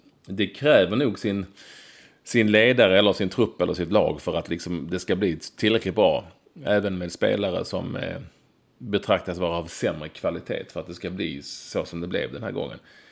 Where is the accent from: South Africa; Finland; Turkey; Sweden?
Finland; Jag är finnar.